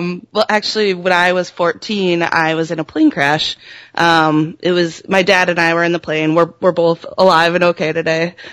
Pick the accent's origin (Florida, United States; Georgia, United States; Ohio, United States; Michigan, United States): Ohio, United States; Toledo; So we went up in Toledo, which is my hometown